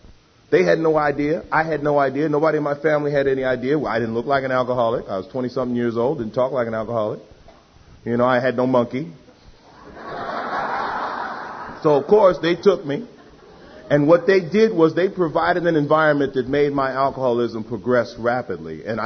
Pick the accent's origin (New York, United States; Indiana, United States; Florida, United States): New York, United States; the thing that always bothered me about growing up in New York is I never got a chance to join a game.